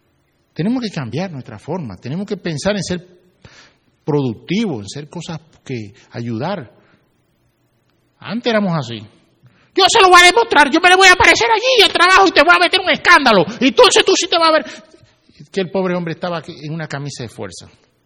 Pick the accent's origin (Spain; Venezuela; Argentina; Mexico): Mexico; ¿Cómo habla una mexicana cuando se incomoda ahí en México? Mira, en mi país las mujeres cuando te van a ofender, te ofenden feo.